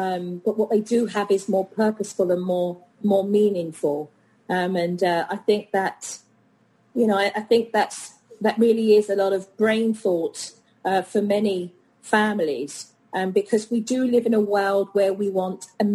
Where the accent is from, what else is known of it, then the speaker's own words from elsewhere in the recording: United Kingdom; So as a Brit, I really stood back and I'm like, how is this being seen as Republican?